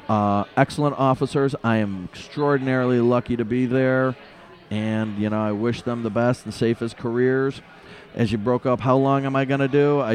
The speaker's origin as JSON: {"language": "English", "region": "Illinois", "country": "United States", "said": "I'm from St. Cajetan."}